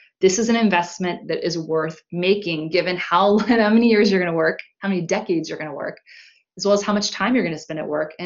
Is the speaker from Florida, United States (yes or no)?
no; Vienna, Virginia, United States; also born or lived in Washington, D.C.; I told you that I'm from the East Coast. I grew up in Vienna, Virginia, and lived in DC for a long time as a consultant.